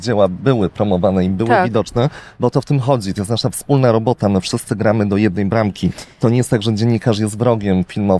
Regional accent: Lesser Poland, Poland; ja pochodzę z Podhala, z bardzo małej miejscowości. W tej miejscowości oczywiście nie ma kina.

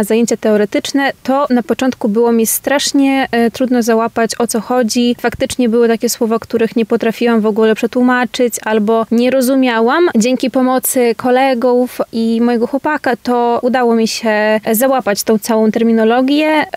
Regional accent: Ukraine; now in Lublin, Poland; pochodzę z Ukrainy, ale obecnie mieszkam w Lublinie.

